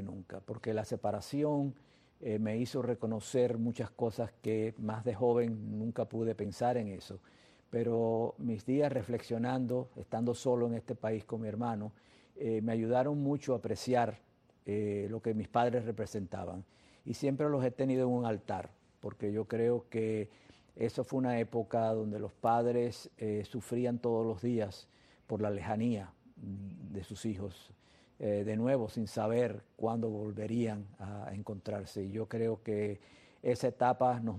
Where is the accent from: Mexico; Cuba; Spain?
Cuba; now in United States; Cuando yo llegué de Cuba